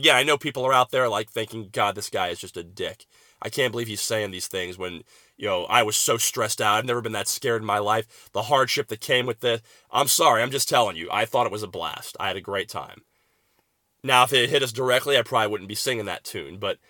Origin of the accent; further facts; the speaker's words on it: Tampa, Florida, United States; I'm from Tampa. My entire family is here.